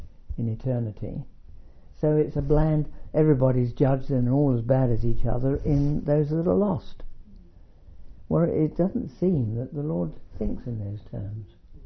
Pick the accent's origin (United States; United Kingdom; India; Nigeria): United Kingdom; London; Maybe it's because I'm a Londoner, I love London town and all that kind of stuff.